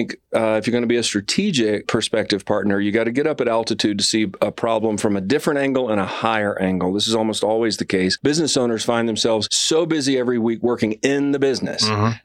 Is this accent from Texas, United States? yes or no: no; Alabama, United States; because I'm from Alabama.